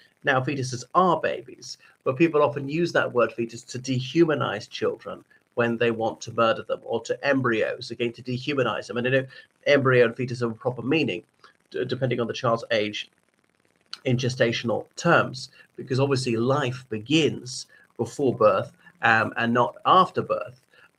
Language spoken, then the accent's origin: English; Ireland; from Ireland.